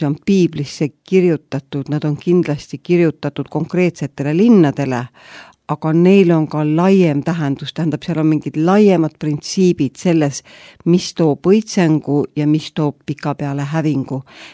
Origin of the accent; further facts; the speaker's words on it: Rakvere, Lääne-Viru County, Estonia; kuulajad tõenäoliselt teavad juba, et ma olen Rakverest ja siis ma mõtlesin, et meie Rakvere ka jääb järjest inim tühjemaks.